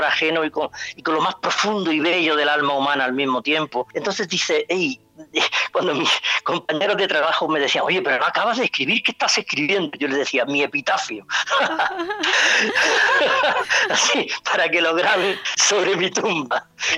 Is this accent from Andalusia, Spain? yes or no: yes; Almería, Andalusia, Spain; enamorado de la antropología social y de mi ciudad natal, Almería